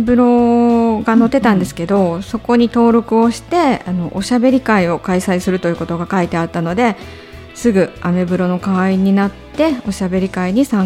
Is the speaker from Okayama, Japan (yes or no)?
yes; Okayama, Japan; 岡山から来た